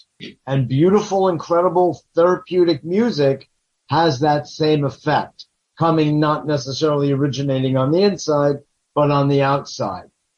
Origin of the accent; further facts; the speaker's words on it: Westport, Connecticut, United States; also born or lived in Queens, New York; And not only was I born in Queens, but I grew up in Connecticut.